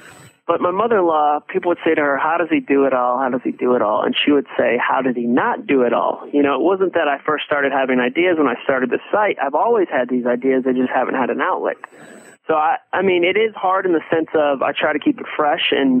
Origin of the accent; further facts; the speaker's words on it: Massachusetts, United States; now in Nashville, United States; we just moved to Nashville about 2 months ago from Atlanta. Hmm. I grew up in Massachusetts. My dad started a church up there